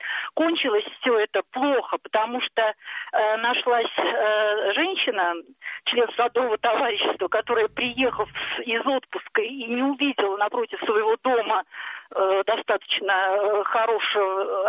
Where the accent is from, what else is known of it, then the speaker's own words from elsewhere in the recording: Moscow, Russia; Я из Москвы.